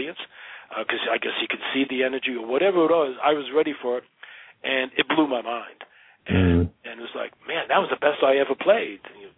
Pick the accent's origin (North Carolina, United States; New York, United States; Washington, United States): New York, United States; Everything is different than the vegetation we have back east, because I grew up in Long Island.